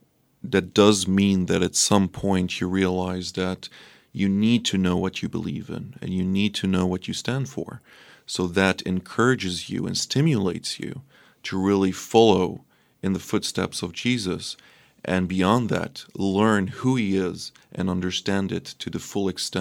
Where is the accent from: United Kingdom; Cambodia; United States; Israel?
Israel; Well, I'm very happy to say that growing up in Israel, we knew in the past almost every believer out there.